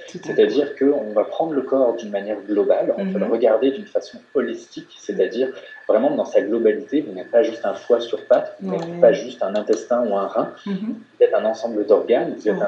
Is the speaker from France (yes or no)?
no; Quebec, Canada; moi je viens du Québec et là-bas, au Canada